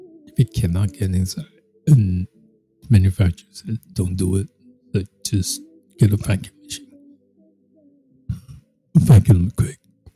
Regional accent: New York, United States; I'm from New York.

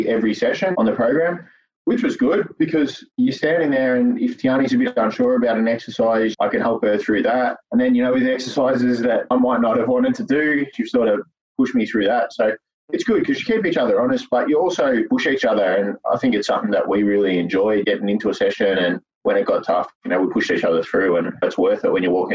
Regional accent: Melbourne, Victoria, Australia; I'm 30 years old. We're from Brookfield out in the western suburbs in Melbourne.

